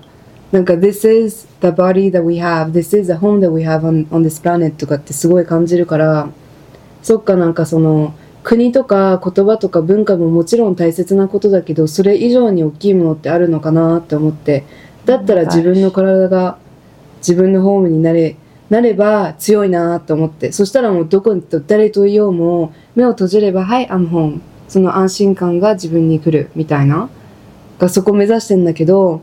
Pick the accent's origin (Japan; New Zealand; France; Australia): France; パパカナダ、ママ日本、フランス育ち